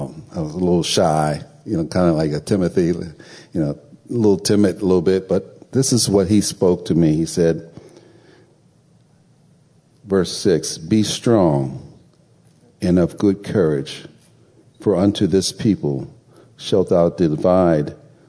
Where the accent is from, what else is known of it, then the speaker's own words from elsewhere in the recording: Pennsylvania, United States; And I'm from Pennsylvania and grew up in a small town.